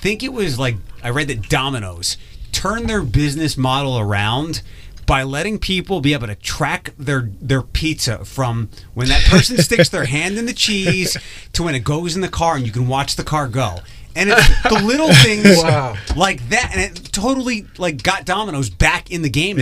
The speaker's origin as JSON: {"language": "English", "town": "Philadelphia", "region": "Pennsylvania", "country": "United States", "tie": "born or raised there", "said": "Here we have TARTA, where I grew up in Philadelphia. We had SEPTA, Southeastern Pennsylvania Transportation Authority."}